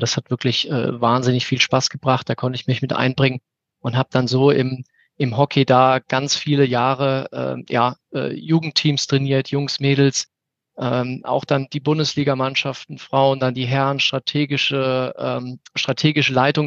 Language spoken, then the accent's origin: German; Mannheim, Baden-Württemberg, Germany; Ich komme aus Mannheim